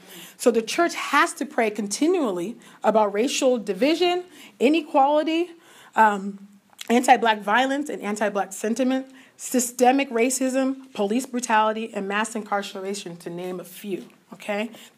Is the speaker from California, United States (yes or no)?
yes; California, United States; back in 1994, my home state of California had Proposition 184 on the ballot